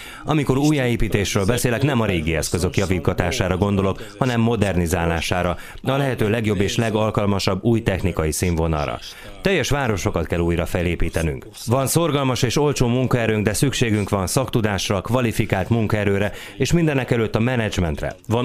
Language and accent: Hungarian; Namibia; a Namibiával, ahonnan én is származom